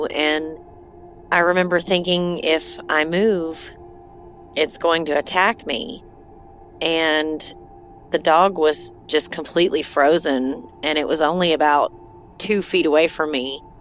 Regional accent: Knoxville, Tennessee, United States; I am from Knoxville, Tennessee, and I had a story for you.

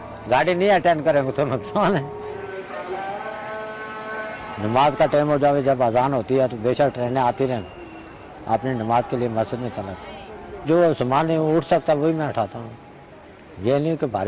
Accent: Azad Kashmir, Pakistan; میں آزاد کشمیر کا ہوں،

